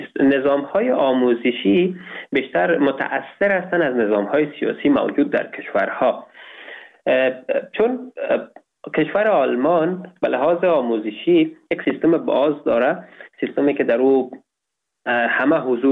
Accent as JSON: {"language": "Persian", "region": "Kabul", "country": "Afghanistan", "tie": "born there", "said": "سال 1999 در ولایت کابل متولد شدیم."}